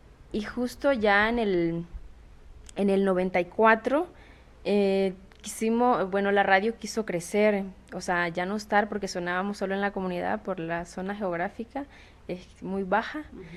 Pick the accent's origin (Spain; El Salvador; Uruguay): El Salvador; Cabañas; Sí, vengo del departamento de Cabañas, al norte de El Salvador, justo en la frontera con Honduras, de Radio Victoria.